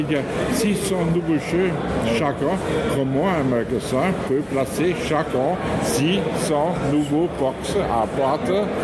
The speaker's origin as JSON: {"language": "French", "region": "Vienna", "country": "Austria", "second_language": "French", "said": "Oui, je viens de l'Autriche, de Vienne."}